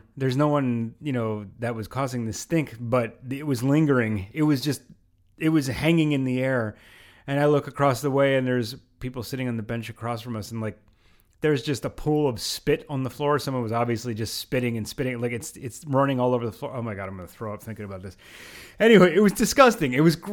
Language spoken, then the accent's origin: English; Pennsylvania, United States; Pennsylvania, my home state, you made me proud by going pretty much Democrat across the board in the House.